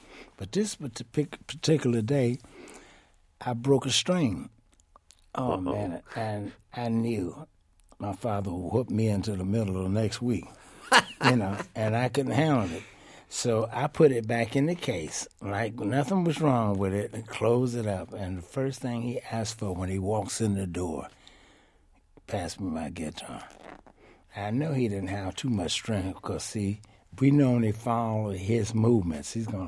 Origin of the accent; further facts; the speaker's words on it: Cleveland, Ohio, United States; Cleveland, Ohio.